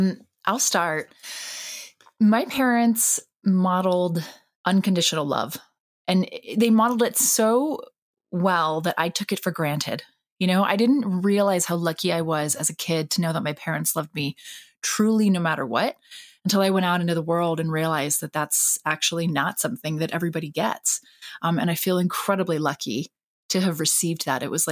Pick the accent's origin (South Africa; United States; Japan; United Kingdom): Japan; My parents are actually Christian missionaries. So wow. I grew up in Japan, steeped in religion.